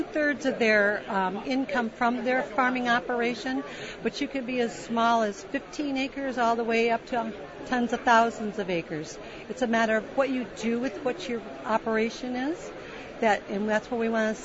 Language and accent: English; Michigan, United States; And I'm from Michigan, what they do in California, what they do in Oregon, Florida, Minnesota, can differ.